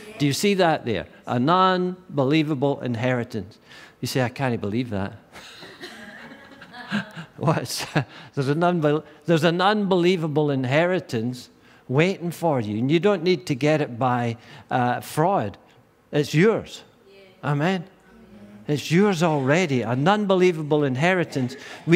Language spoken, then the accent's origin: English; Dungarvan, Munster, Ireland; I was brought up in Dungarvan, and I used to go guddling fish and spearing fish and just doing all swimming in the river, building rafts, all that rope swings and all that thing.